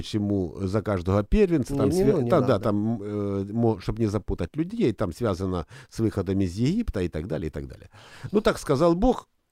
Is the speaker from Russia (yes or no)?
no; Ukraine; Ну, честно говоря, я украинец.